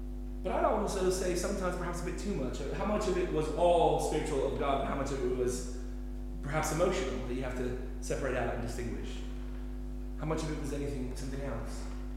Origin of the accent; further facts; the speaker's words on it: Cambridge, East of England, United Kingdom; born there; I am British. I'm going to start by saying I am Cambridge born, so I hold the British passport. I didn't grow up here, as you can probably imagine.